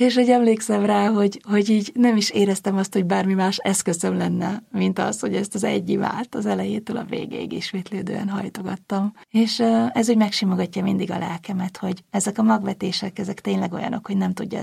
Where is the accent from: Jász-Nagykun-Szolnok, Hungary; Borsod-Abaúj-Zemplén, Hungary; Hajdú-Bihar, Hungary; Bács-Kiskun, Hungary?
Borsod-Abaúj-Zemplén, Hungary; now in Budapest, Hungary; Borsod megyei kisvárosban töltöttem a gyerekkoromat. Budapestre csak ilyen 20 éves korom környékén kerültem. Gimnáziumot ott végeztem, tehát egészen addig éltem ott.